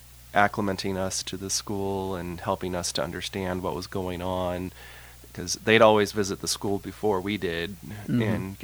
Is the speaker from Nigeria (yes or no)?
no; Memphis, Missouri, United States; born there; I was born in Memphis, Missouri.